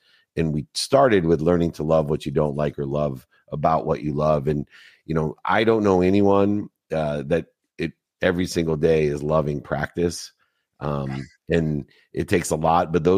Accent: San Diego, California, United States; Well, the other thing I grew up in San Diego.

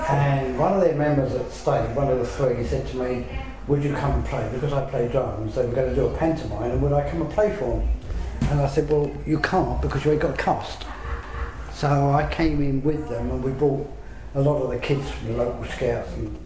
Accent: Catford, London, United Kingdom; I did a series of moves. I was born in Braidwood.

